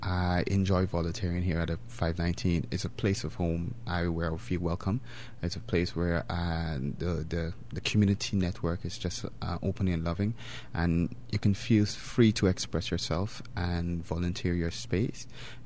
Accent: Guyana; I'm from Guyana, small, very small country.

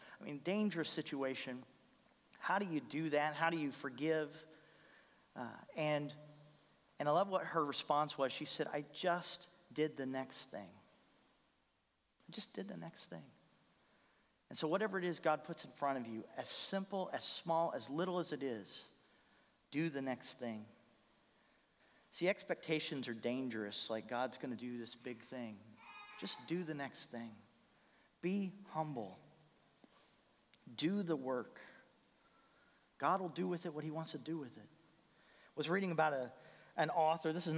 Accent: Indianapolis, Indiana, United States; I'm from Indianapolis, if that helps you

